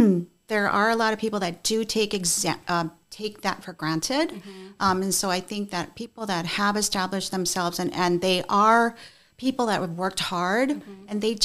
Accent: New York, United States; also born or lived in Korea; now in Hawaii, United States; I was born in Korea, and I came to New York when I was three.

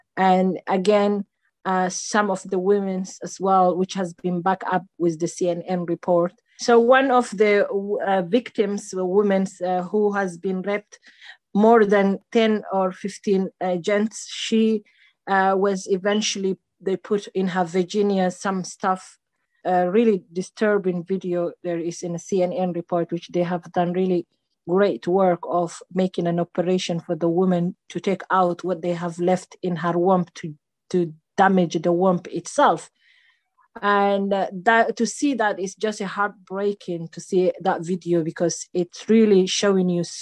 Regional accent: Eritrea; now in London, United Kingdom; Yes, I am originally from Eritrea.

